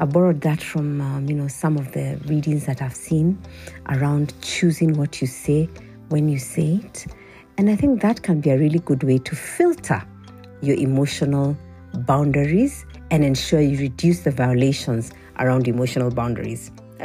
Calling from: Nairobi, Kenya; Here in Kenya, I'm shooting this from Nairobi, Kenya

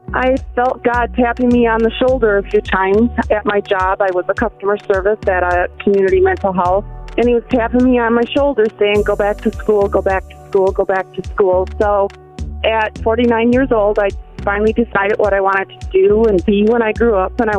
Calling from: Ubly, Michigan, United States; It's Ugly. It's in the Thumb area.

